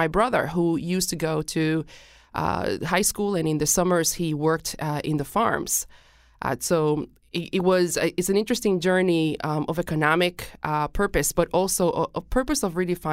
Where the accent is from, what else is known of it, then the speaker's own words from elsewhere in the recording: Puerto Rico; now in United States; I am originally from Puerto Rico, and my family came actually to Massachusetts, to the Springfield area. My grandfather was a farm worker.